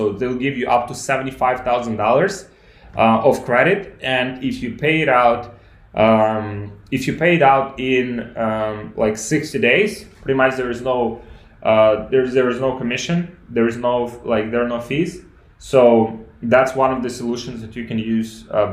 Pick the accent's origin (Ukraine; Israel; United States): Ukraine; I'm from Ukraine.